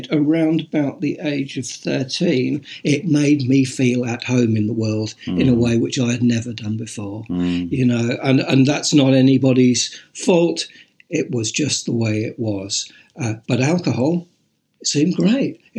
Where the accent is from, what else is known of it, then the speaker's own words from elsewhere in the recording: United States; born there; I was born in the United States.